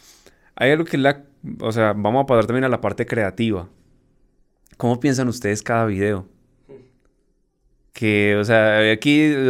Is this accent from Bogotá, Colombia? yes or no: no; Manizales, Caldas, Colombia; porque yo soy de Manizales.